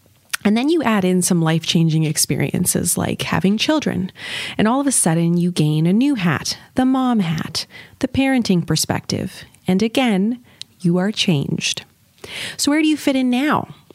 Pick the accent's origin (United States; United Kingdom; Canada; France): Canada; born there; I was born in Canada